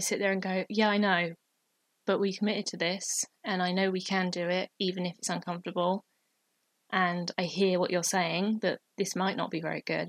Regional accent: England, United Kingdom; certainly I've experienced in the culture where I grew up in England as a millennial

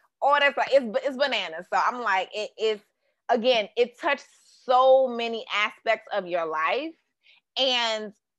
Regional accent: Washington, District of Columbia, United States; Like I'm so far from street, but because I grew up in Washington D.C., like I know specifically.

